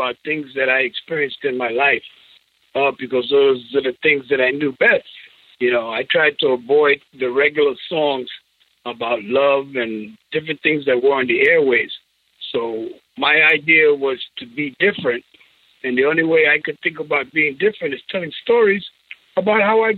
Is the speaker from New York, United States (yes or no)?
yes; New York, United States; So it was a part of our growing up in New York. So it wasn't just the Latin culture. It was the R&B culture. They were synonymous to us that were growing up in East Harlem.